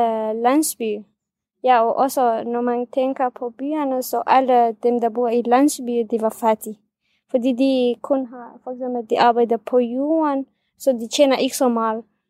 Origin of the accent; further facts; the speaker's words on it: Syria; first language Kurdish; Danish is a second language; now in Denmark; fordi vi er kurder fra Syrien, så vi taler kurdisk.